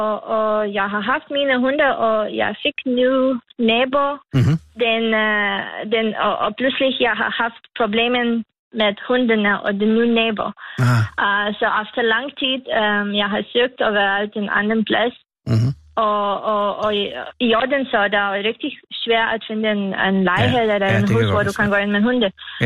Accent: Lithuania; Danish is a second language; now in Denmark; Jeg er fra Litauen.

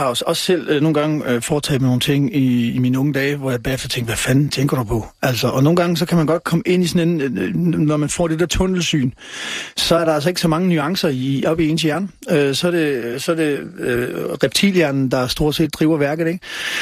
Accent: Odense, Region of Southern Denmark, Denmark; now in Copenhagen, Denmark; Altså for eksempel, når jeg er hjemme i Odense.

